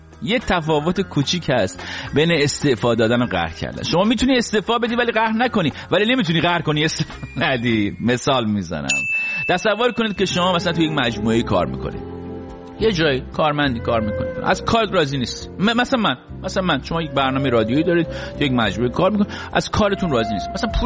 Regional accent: Iran; now in United States; البته که من خودم وقتی از ایران اومدم بیرون فهمیدم جوامعی که من تجربه کردم بیرون ایران البته اینا اصلا همچین پدیده ای ندارن

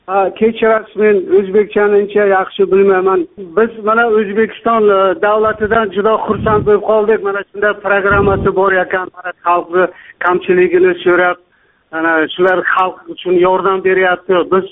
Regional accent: Khatlon, Tajikistan; Qo'rg'on Qatlon oblastidan.

